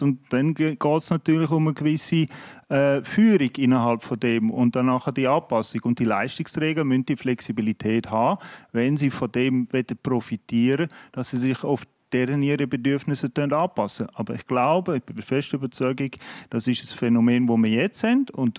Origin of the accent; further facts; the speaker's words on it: Switzerland; als Schweizer